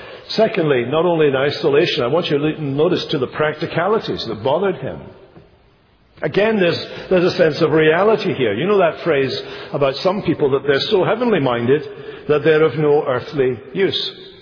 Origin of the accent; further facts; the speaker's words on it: Scotland, United Kingdom; I was brought up in Scotland.